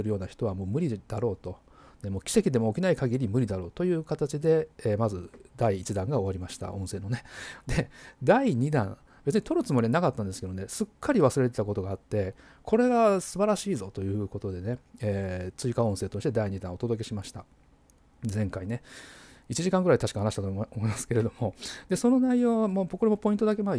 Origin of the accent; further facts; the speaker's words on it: Shiga, Japan; 私、あの滋賀出身でですね